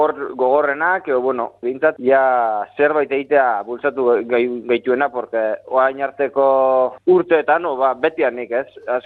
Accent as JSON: {"language": "Basque", "town": "Eskoriatza", "region": "Basque Country", "country": "Spain", "said": "hemen gure ni Eskoriatzarra naiz, da hemen gure herrian ere"}